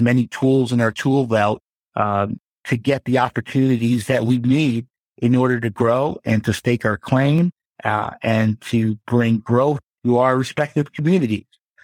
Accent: Ghana; also born or lived in United States; So I'm originally from Ghana in West Africa. That is, I was born in America. But my folks were from there, and from an early age, I was living there, growing up there and being here.

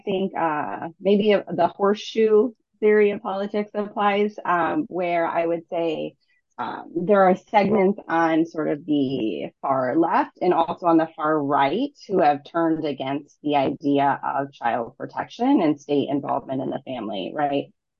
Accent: Michigan, United States; my home state of Michigan had actually faced a major lawsuit.

